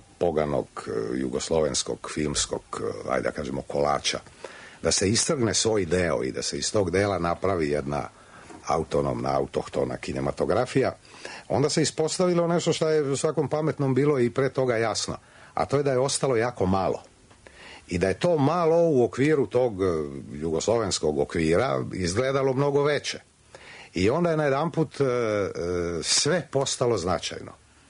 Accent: Dalmatia, Croatia; ja o Hrvata kažem kao Dalmatinac, mislim, mi se uvijek zovemo, ako smo već u preciziranju toga, mi se uvijek zovemo Dalmatinci, a ne Hrvati.

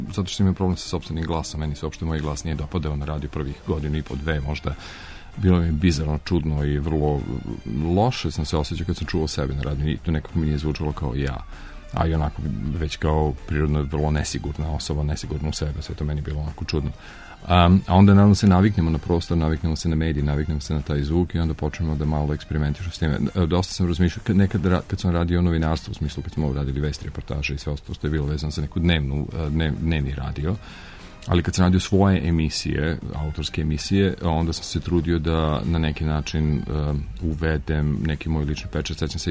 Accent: Smederevo, Šumadija and Western Serbia, Serbia; now in Belgrade, Serbia; Radio Smederevo, u mom rodnom gradu. Pre nego što sam prešao u Beograd, profesionalno preselio se i profesionalno i lično da živim u Beogradu, jer sam pre toga, pre posla u radiju, studirao faktički u Beogradu.

